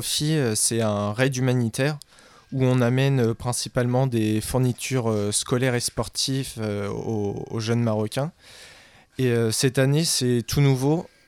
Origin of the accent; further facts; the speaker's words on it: Rouen, Normandy, France; je suis originaire de Haute-Normandie au niveau de Rouen